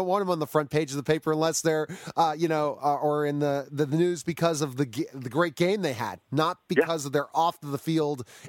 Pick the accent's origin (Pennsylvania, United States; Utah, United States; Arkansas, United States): Pennsylvania, United States; Pittsburgh; One thing I want to touch upon, especially being a Pittsburgher, growing up in Pittsburgh, you don't remember much